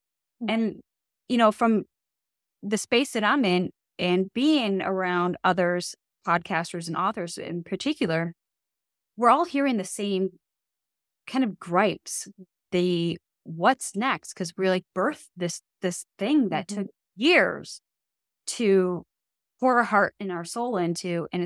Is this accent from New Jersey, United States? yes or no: yes; New Jersey, United States; We met up in person in New Jersey. We're both from Jersey.